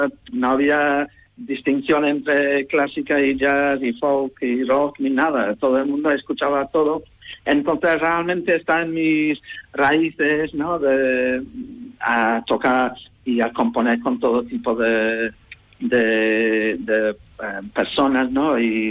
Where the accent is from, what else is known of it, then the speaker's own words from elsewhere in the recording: England, United Kingdom; porque yo también, igual que ellos, pertenecía a una orquesta joven en mi pueblo, ¿no?, en Inglaterra.